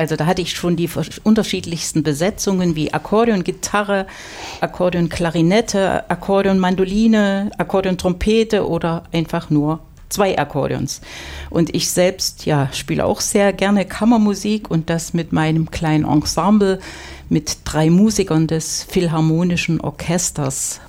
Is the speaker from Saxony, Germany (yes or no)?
yes; Reichenbach, Saxony, Germany; Ich stamme aus dem Vogtland.